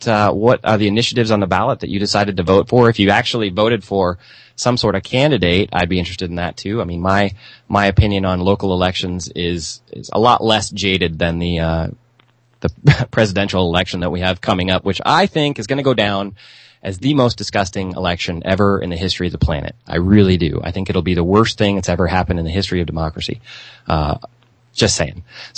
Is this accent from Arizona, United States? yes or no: no; Washington, United States; a lot of you know that I spent a lot of time growing up in Washington State, so I keep an eye on what's going on up there.